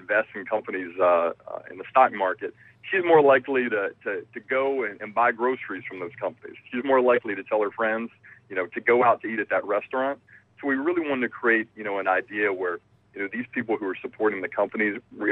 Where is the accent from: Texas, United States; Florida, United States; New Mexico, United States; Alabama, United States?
Alabama, United States; let's say in my hometown in Alabama, where I grew up